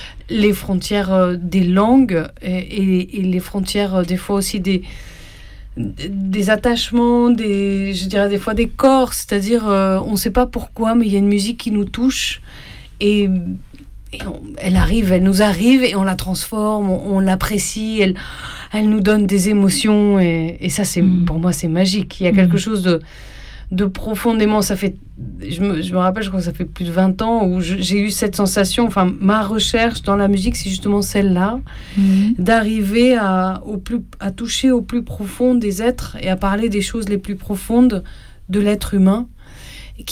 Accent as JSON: {"language": "French", "town": "Albi", "region": "Occitanie", "country": "France", "tie": "born or raised there", "also_born_or_lived": "Montauban", "said": "je suis partie du sud de la France en fait, c'est-à-dire je suis née à Montauban dans le Tarn-et-Garonne et j'ai grandi à Albi dans le Tarn."}